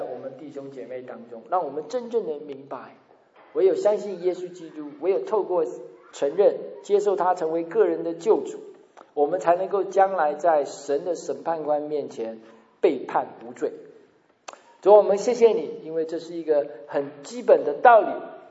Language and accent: Chinese; China; 我们中国人都不太谈死亡啊